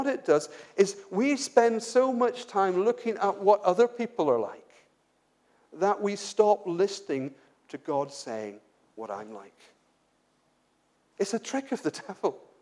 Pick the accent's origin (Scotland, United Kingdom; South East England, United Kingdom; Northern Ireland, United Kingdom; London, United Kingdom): Northern Ireland, United Kingdom; I come from Northern Ireland. Northern Ireland is very partisan.